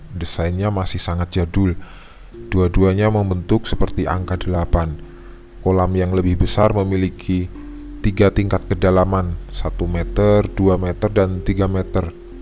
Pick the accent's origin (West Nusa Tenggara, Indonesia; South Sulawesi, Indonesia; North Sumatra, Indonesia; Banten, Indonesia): Banten, Indonesia; Cilegon; satu-satunya kolam renang umum yang ada di kota masa kecil aku dulu, di Cilegon.